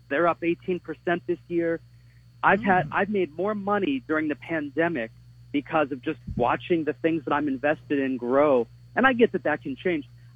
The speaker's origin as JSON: {"language": "English", "region": "Pennsylvania", "country": "United States", "lives_now": "Pensacola, United States", "said": "I'm in Florida, but I'm from Pennsylvania. I'm in the Panhandle, close"}